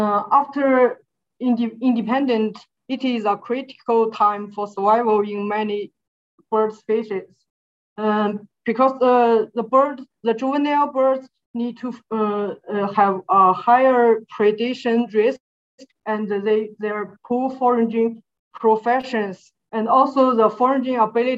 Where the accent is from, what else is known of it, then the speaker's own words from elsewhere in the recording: China; English is a second language; I'm from China.